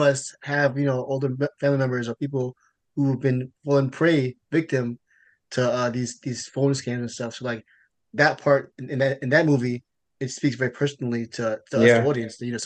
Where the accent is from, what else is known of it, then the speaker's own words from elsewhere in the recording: United States; All these things that, for me as an American, I might not be familiar